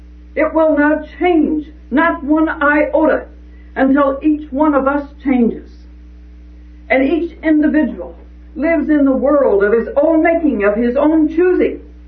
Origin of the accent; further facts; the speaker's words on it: Missouri, United States; You can be from Missouri. I was from Missouri too.